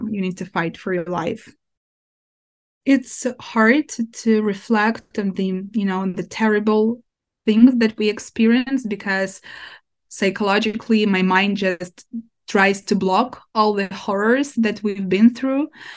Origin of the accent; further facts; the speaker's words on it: Ukraine; My hometown is occupied by Russians since April, and I don't have my home, like my parents' house, where I could, go anytime.